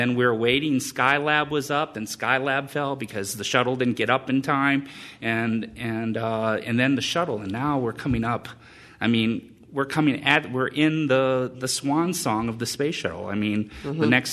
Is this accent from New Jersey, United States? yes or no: no; Wisconsin, United States; I'm originally from Western Wisconsin.